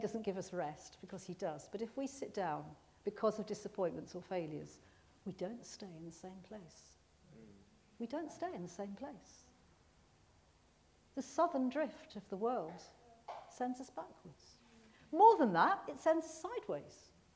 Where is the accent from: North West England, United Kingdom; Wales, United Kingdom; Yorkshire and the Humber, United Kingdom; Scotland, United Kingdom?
North West England, United Kingdom; Manchester; And for a few weeks, I was very tempted to go around and saying, yeah … I'm from Manchester.